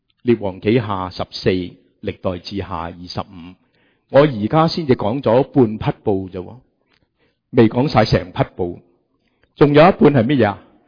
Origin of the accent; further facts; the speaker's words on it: Hong Kong; 我记得我小的时候在香港好喜欢跟我阿妈去花布街。